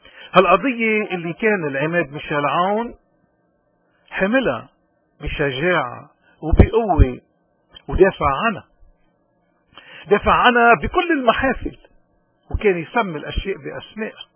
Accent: Lebanon; ونحن كشعب لبناني ومعنا شعوب المنطقة كلها دفعنا الثمن

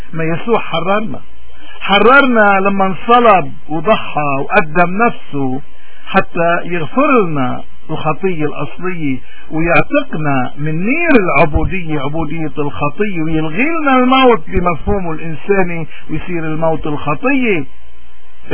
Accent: Lebanon; إذا نحن كمواطنين لبنانيين وين ما كنا

